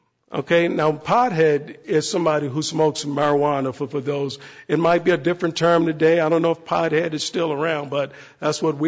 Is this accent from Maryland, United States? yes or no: yes; Maryland, United States; You know, growing up in Maryland, I mean, he was a big prospect back in the 80s.